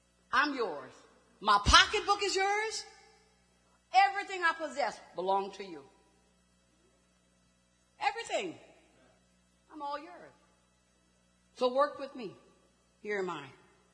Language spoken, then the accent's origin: English; New Orleans, Louisiana, United States; Born and raised in New Orleans all my life, after Hurricane Katrina